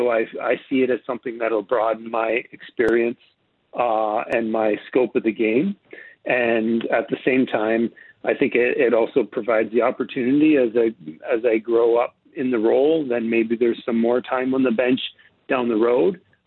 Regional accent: Canada; I'm from Canada. It's great to, the prospect of being back in Canada is really exciting for me.

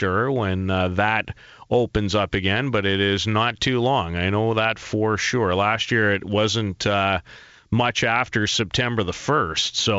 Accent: Saskatoon, Saskatchewan, Canada; I don't think so. It's my hometown.

